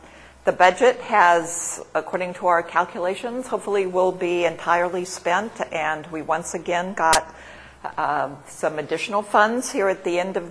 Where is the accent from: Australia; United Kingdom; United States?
United States; now in Canada; I realized that coming as an American, hate speech actually legally is something different in Canada